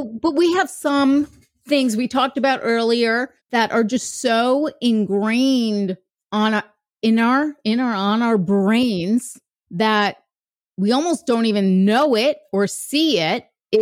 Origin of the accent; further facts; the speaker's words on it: Michigan, United States; I'm from Michigan.